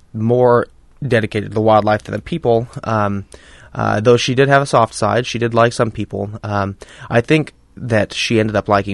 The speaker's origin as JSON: {"language": "English", "town": "Astoria", "country": "United States", "tie": "born or raised there", "said": "Yeah, I was born and raised in Astoria."}